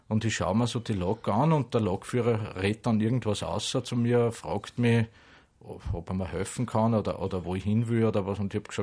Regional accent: Pinggau, Styria, Austria; Ich bin zum Beispiel mal von meinem Heimatort Pingau in der Oststeiermark nach Wien gefahren

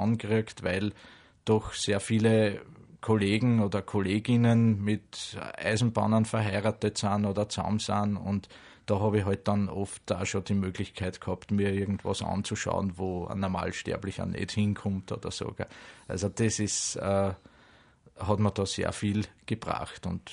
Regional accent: Pinggau, Styria, Austria; Ich bin zum Beispiel mal von meinem Heimatort Pingau in der Oststeiermark nach Wien gefahren

